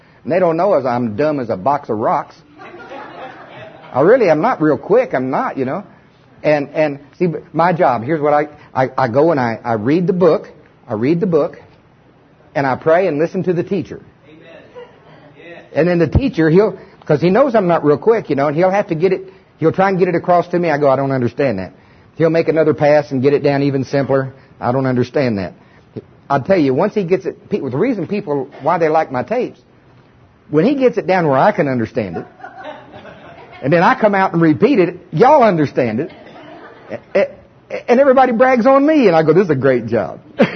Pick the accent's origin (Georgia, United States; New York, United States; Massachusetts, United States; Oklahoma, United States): Oklahoma, United States; I'm from Oklahoma, Paul's kids.